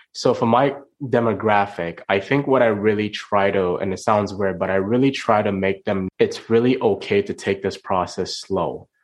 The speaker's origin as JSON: {"language": "English", "country": "Nigeria", "moved": "yes", "lives_now": "Canada", "said": "when I was buying my first home, I'm an immigrant from Nigeria."}